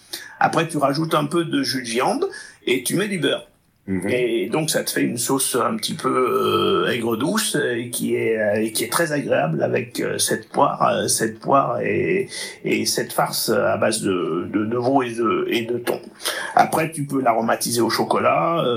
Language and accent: French; Auvergne-Rhône-Alpes, France; born there; Je suis né en Drôme, ouais. Et je revendique la Drôme.